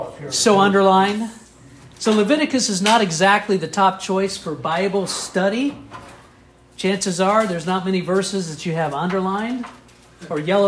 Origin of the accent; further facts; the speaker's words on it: Kansas, United States; I grew up in South Central Kansas. That was known as flyover country.